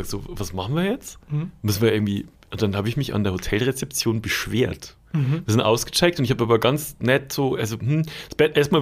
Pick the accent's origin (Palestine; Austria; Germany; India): Germany; Cologne, North Rhine-Westphalia; ich komme aus Köln